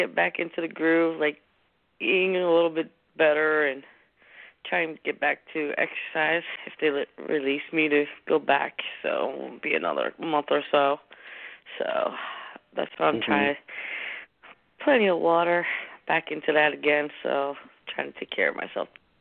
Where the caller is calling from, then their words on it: New Jersey, United States; Hi, New Jersey